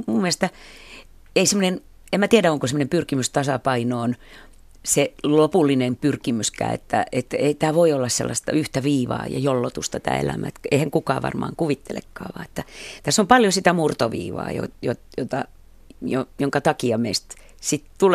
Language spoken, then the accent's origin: Finnish; Helsinki, Uusimaa, Finland; muutin Kirkkokadulta sitten omilleni. Niin se Kruununhaka muutenkin kaupungin osana on tärkeä